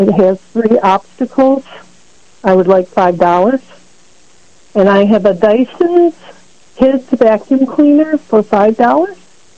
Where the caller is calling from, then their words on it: Leroy, United States; I am calling from Leroy.